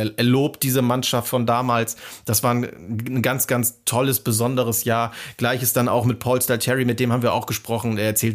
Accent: Bremen, Germany; ich komme aus Bremen

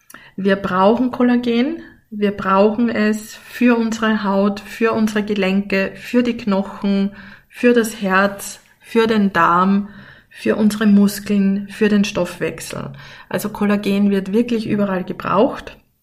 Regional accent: Upper Austria, Austria; ich komme aus Oberösterreich, aus dem Mühlviertel.

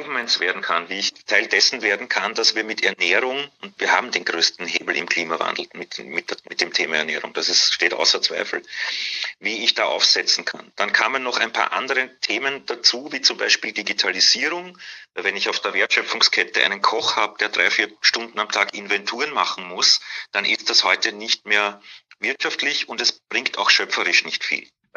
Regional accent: Vienna, Austria; born or raised there; accent: Austrian

